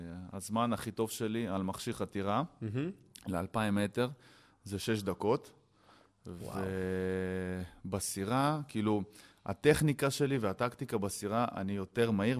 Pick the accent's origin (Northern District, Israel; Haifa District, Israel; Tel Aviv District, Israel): Northern District, Israel; Afula; also born or lived in Ukraine; גדלתי בהפולה, וגדלתי בסביבה שלמרות שעליתי מאוקראינה בגיל שנה וחצי, אז למדתי קודם עברית. כאילו, כן. ברוסית גמגמתי. כאילו, כמובן שאני מעלייה, אבל למדתי עברית